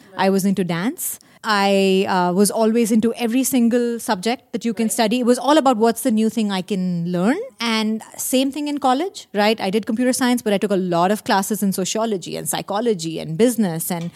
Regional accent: Delhi, India; So I'm from India. I spent my early years growing up in Delhi.

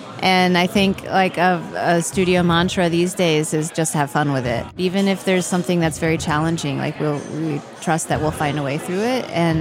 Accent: Atlanta, Georgia, United States; now in New York, United States; And I've been in New York for 15 years, but I grew up in Atlanta.

